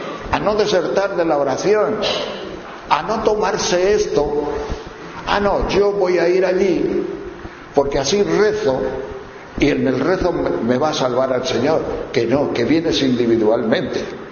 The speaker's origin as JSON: {"language": "Spanish", "region": "Castile and León", "country": "Spain", "said": "estando en un pueblo de León, de donde yo soy"}